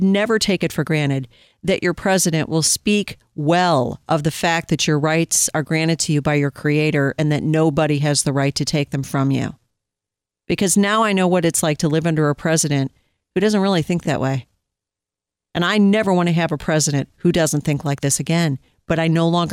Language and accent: English; United States; all of these things that I have heard all of my life as an American and as a Christian